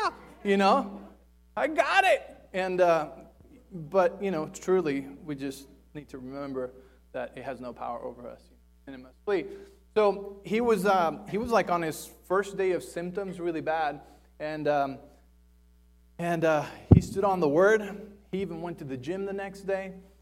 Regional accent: Mexico City, Mexico; Because I'm from Mexico City originally, if you didn't know that, I am fully Mexican.

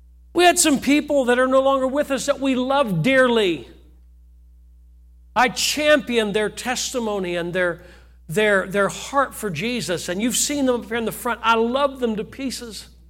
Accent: United States; I'm an American and I'm proud of America.

